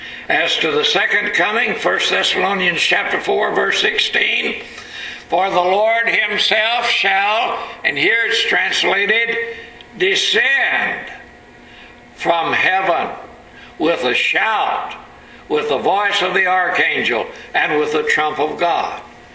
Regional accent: Texas, United States; accent: Texas; Don't you like my Texas accent on my Greek?

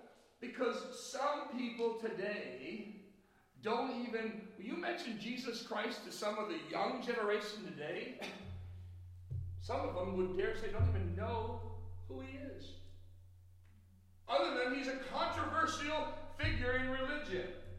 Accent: Maine, United States; I'll never forget sometimes when I'm from Maine, and we had snowstorm one time that dumped so much snow

